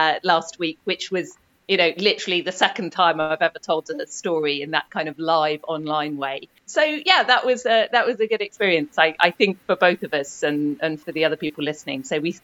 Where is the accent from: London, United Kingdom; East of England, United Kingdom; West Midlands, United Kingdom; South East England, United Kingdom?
East of England, United Kingdom; when I was a teenager growing up in Norfolk